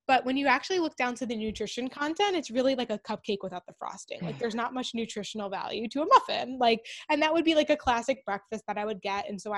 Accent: New York, United States; Yeah, sure. So … I'm from New York, and I am a registered dietitian.

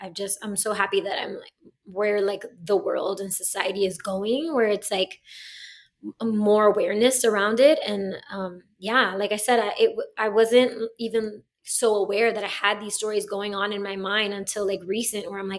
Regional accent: Miami, Florida, United States; Also in my hometown, Miami.

